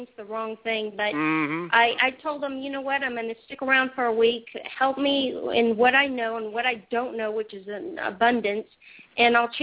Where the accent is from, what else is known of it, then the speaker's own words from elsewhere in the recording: Los Angeles, California, United States; now in Little Rock, United States; Yeah, I live right outside of Little Rock in the middle of nowhere, and I'm from Los Angeles, and I can't stand it here.